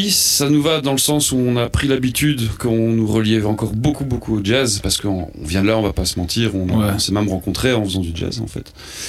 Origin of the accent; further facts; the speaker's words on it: Mons, Wallonia, Belgium; Région de Mons, exactement.